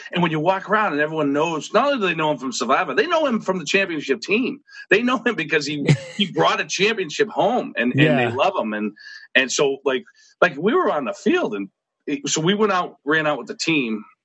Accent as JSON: {"language": "English", "town": "Boston", "region": "Massachusetts", "country": "United States", "tie": "born or raised there", "said": "I grew up in Boston, so I know what to say, what not to say."}